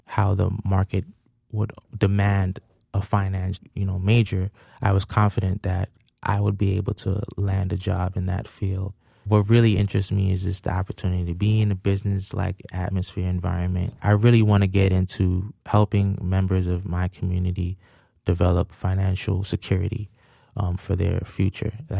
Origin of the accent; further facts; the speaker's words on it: Brooklyn, New York, United States; I'm from Brooklyn, New York, Canarsie, New York, in particular.